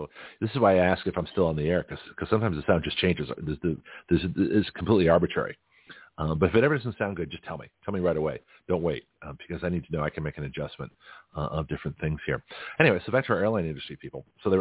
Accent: Canada; And so I was like one of the whitest folks, being Canadian.

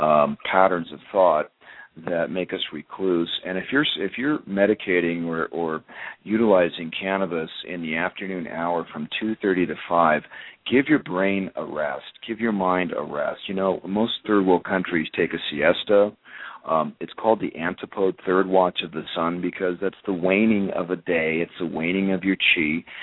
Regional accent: United States; I mean, I come from the Columbia River Gorge.

